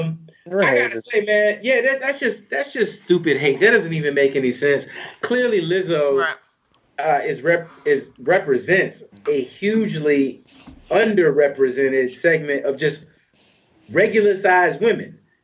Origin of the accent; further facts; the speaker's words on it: the South, United States; people love, where I'm from, black people love country music. It's a fact. It's a fact. It's just a fact. I'm from the South.